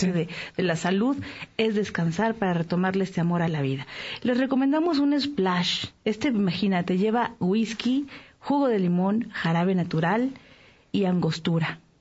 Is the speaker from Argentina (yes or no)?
no; Romania; Yo soy rumana.